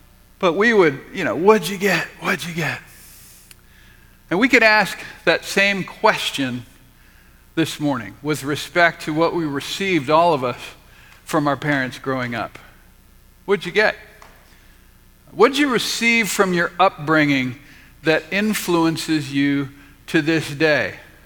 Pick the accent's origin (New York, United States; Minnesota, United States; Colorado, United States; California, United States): California, United States; Mission Viejo; also born or lived in San Diego; I was born in San Diego and grew up in Southern California in Southern Orange County, little dot on the map that in 1969 most people had never heard of called Mission Viejo.